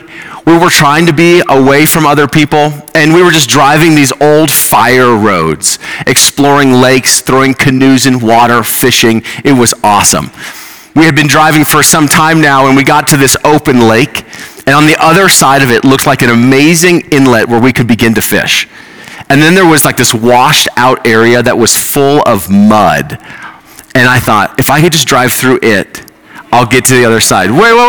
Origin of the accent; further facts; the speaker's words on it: Boulder, Colorado, United States; also born or lived in Southern California; I grew up in Boulder, and then I went to the University of Colorado.